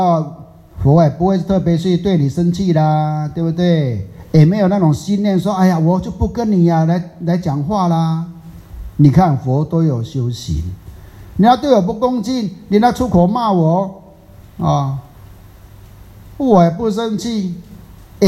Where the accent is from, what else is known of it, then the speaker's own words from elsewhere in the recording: Taiwan; 在台湾我们福建人啊，闽南人讲一句话啊